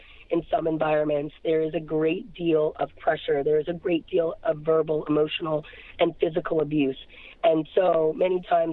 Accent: Silver Spring, Maryland, United States; born or raised there

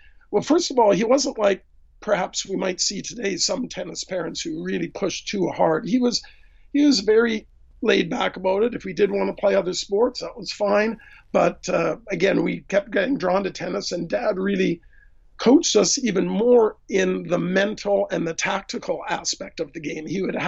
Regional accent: Vancouver, British Columbia, Canada; there's the generation before that was Irish and English. But I've grown up in Canada in the Vancouver area.

